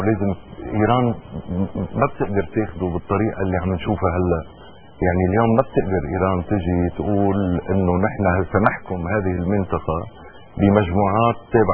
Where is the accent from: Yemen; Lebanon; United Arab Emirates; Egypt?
Lebanon; Tripoli, North Governorate; نحن ولاد طرابلس بنقول انه